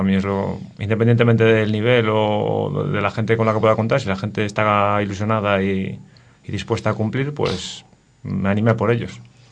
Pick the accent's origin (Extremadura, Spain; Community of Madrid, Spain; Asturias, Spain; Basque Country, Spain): Asturias, Spain; Navia; born there; Yo nací en Navia, que es un pueblo de costa, con mar, y siempre estuve vinculado a ese medio.